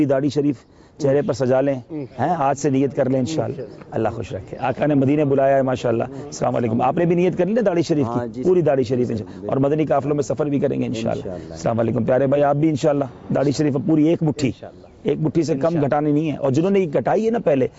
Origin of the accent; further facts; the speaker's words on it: Karachi, Sindh, Pakistan; ہم باب المدینہ کراچی سے ہیں۔